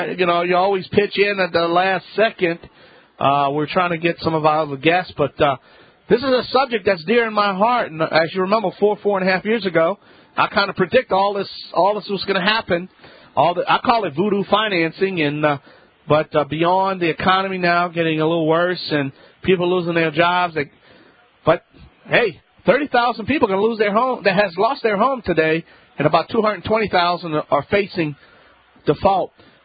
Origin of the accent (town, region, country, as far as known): Louisiana, United States